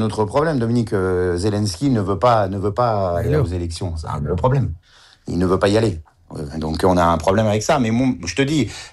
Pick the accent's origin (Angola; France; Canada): France; Mais ici, chez nous, en France, c'est terminé.